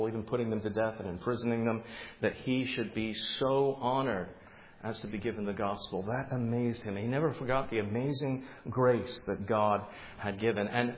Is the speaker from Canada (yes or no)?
no; England, United Kingdom; born there; you all know I was born just outside of London